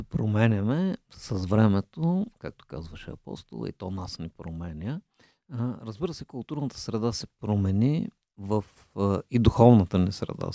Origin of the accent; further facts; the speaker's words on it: Varna, Varna Province, Bulgaria; лично мен мога да кажа като варненец